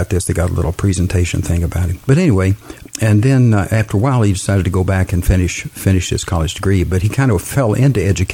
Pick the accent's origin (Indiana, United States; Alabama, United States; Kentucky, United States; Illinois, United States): Kentucky, United States; Wilmore; And, of course, I grew up in Wilmore.